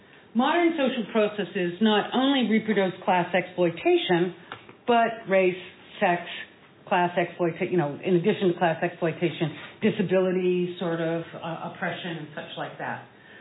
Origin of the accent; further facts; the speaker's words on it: United States; Remember, I'm from the United States.